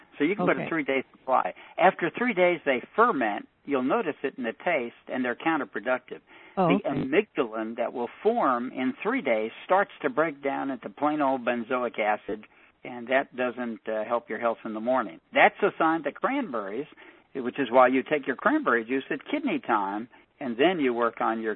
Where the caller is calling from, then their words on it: La Jolla, California, United States; also born or lived in Carpinteria, United States / Texas / Arizona; I am now in La Jolla, California, and I'm looking to start a school in Ojai or someplace in California. I've been spending the last few years in Texas and in Arizona, and I used to live in Carpinteria, California, for about 20 years.